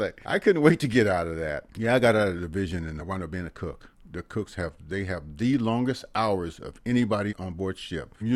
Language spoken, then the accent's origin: English; Fresno, California, United States; growing up in West Fresno, everything that I knew in my life was within 1 mile, you know, other than we played, you know, sports against another high school. You know, Dos Palos was the furthest I'd ever been in my life, 50 miles away.